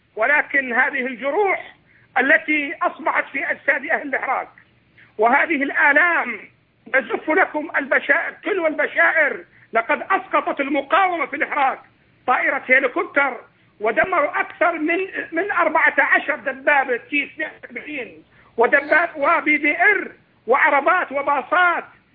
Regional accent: Syria; نحن أهل سورية، نحن المسلمون

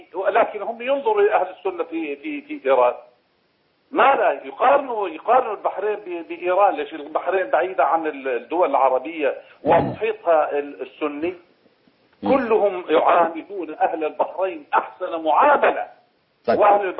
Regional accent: Syria; نحن سورية، بلدنا وطننا، هذا هو انتماؤنا.

